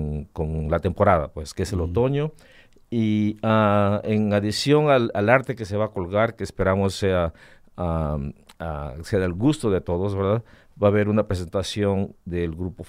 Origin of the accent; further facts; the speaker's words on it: Orizaba, Veracruz, Mexico; en el mercado de Orizaba, que es donde yo nací y donde viví